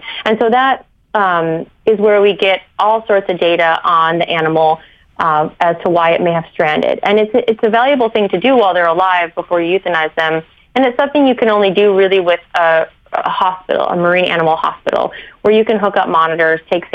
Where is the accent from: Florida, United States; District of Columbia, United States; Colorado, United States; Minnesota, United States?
Minnesota, United States; I grew up in Minnesota, and there aren't many whales out there